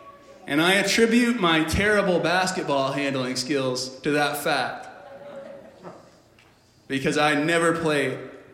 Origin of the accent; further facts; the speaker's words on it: New Brunswick, Canada; So if my accent hasn't given it away yet, I'm not from here. I grew up in Canada in the frozen tundras of New Brunswick.